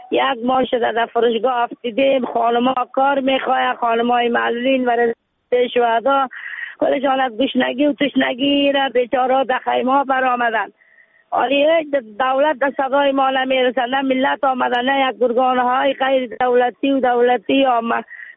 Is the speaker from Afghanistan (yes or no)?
yes; Afghanistan; ما از افغانستانی هستیم